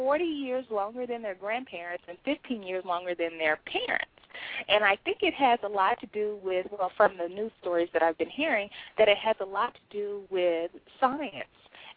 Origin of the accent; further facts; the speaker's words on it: Sheffield, Alabama, United States; although I grew up there in Sheffield, I didn't, you know, and I visit Huntsville.